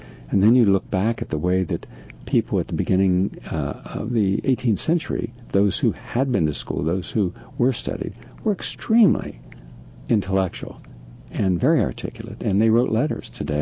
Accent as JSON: {"language": "English", "region": "West Virginia", "country": "United States", "tie": "born or raised there", "said": "some of my relatives and people I knew growing up in West Virginia."}